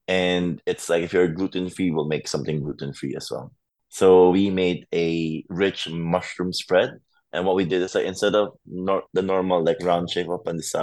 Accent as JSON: {"language": "English", "country": "Philippines", "said": "as a Filipino chef in the industry, the one thing that I'm always asked of is this: where do I eat Filipino food?"}